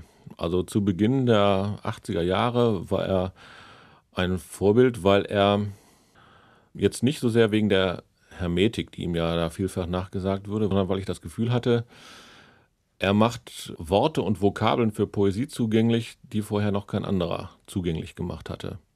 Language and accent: German; Bielefeld, North Rhine-Westphalia, Germany; in Bielefeld, wo ich herkomme